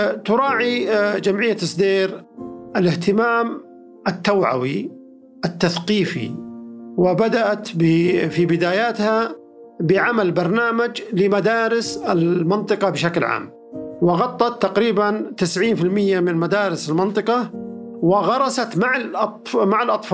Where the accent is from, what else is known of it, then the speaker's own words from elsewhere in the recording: Saudi Arabia; معدل الأمطار عندنا في السعودية يصل إلى 100-130 ملي في السنة